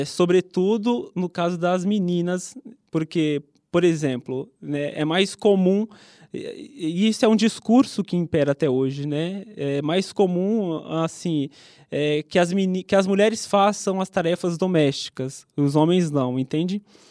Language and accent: Portuguese; São Paulo, Brazil; Eu sou da periferia de São Paulo mesmo, então eu fui para Campo Grande estudar